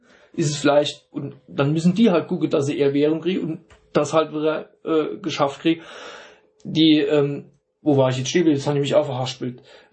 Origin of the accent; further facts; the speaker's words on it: Germany; ich komme aus Deutschland